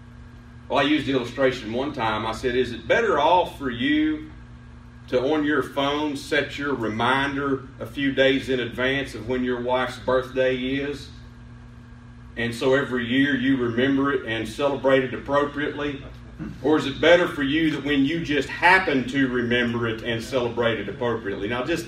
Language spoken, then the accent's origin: English; West Virginia, United States; I'm from West Virginia. So, but I said, I'm just kind of a hillbilly.